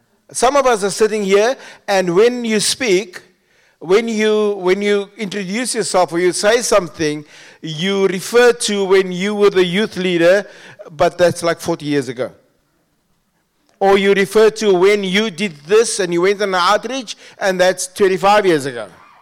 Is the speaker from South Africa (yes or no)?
yes; Strand, Western Cape, South Africa; I grew up in the Strand, and then later, about in 2012, we planted a church in Worcester.